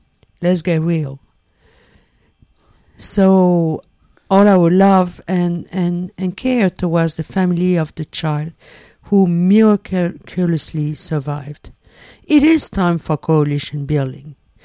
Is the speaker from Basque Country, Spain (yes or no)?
yes; Basque Country, Spain; moved away; It reminded me of times when I was growing up in the Basque Country.